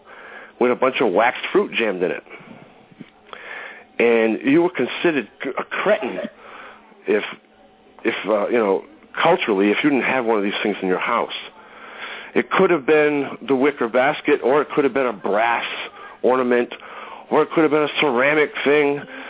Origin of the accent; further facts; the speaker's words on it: Massachusetts, United States; I didn't grow up in Maryland. I grew up in Massachusetts. And my family was French-Canadian.